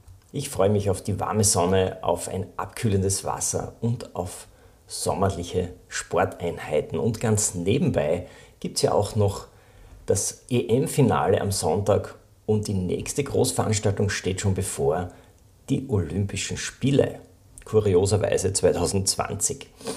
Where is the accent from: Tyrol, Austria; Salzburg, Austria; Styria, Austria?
Styria, Austria; born there; Ich bin auch gebürtiger Oststeierer.